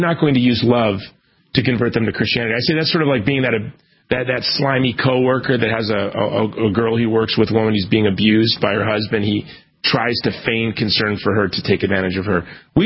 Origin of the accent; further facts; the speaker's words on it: England, United Kingdom; Look, we're English. Like, my ancestors hadn't even landed in England from Normandy yet.